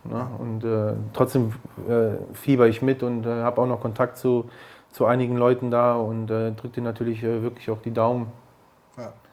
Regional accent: Bremen, Germany; Ich bin ja trotzdem als Bremer, hat man ja immer so.

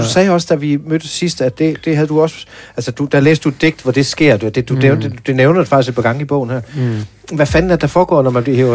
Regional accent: Vamdrup, Region of Southern Denmark, Denmark; Varmdrup.

